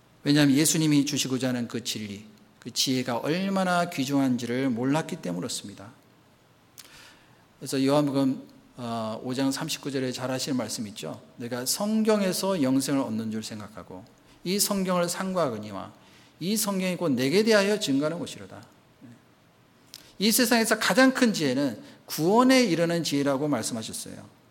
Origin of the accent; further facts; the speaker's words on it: South Korea; 그래서 이제 저보고 어디서 왔냐고, 그래서 한국에서 왔다고.